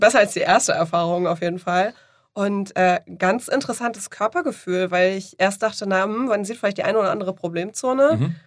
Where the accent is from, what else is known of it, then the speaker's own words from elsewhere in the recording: Mecklenburg-Vorpommern, Germany; also born or lived in Thuringia; now in Hamburg, Germany; Gebürtig komme ich aus Thüringen, aufgewachsen, okay, bin ich in Mecklenburg.